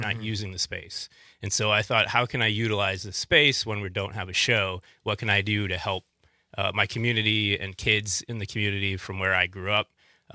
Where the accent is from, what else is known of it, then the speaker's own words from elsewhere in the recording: Madison, Wisconsin, United States; So, yeah, I'm from Madison. I grew up in that neighborhood.